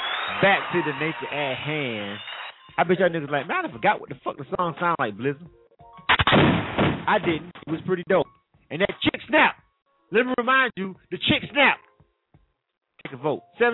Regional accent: Panama City, Florida, United States; now in Atlanta, United States; I'm from Panama City.

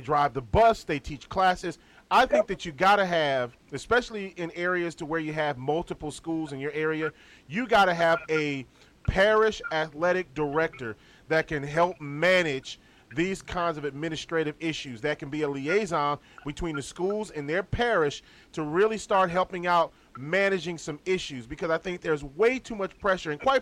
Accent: Wisconsin, United States; people have got to realize Louisiana, and I'm from Wisconsin, Louisiana football

